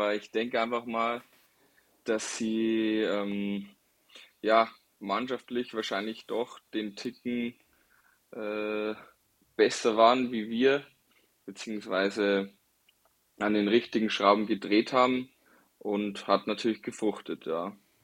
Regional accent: Passau, Bavaria, Germany; born there; Ich bin gebürtiger Passauer, habe auch schon einige andere Stationen gesehen

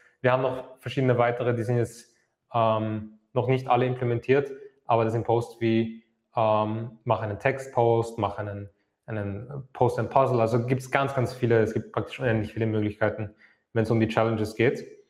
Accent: Vienna, Austria; dass ich in einem Schachcafé groß geworden bin. Ja, das war leider das letzte Schachcafé, was es zum Beispiel bei uns in Wien gab.

